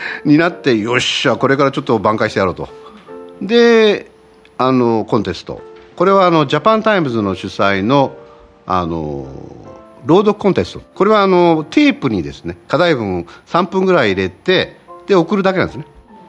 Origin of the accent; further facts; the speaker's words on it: Oita, Japan; 僕は大分県なんですけど